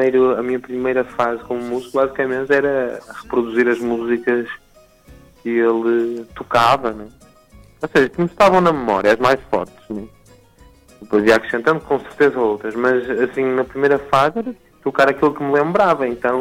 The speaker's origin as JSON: {"language": "Portuguese", "town": "Porto", "region": "Norte", "country": "Portugal", "tie": "born or raised there", "said": "Eu nasci no Porto e vivo aqui há 29 anos."}